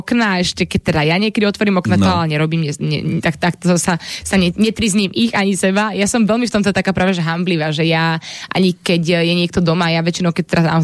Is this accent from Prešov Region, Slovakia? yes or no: no; Šenkvice, Bratislava Region, Slovakia; to detstvo malo svoje čaro aj tuto u nás na dedine v Šenkviciach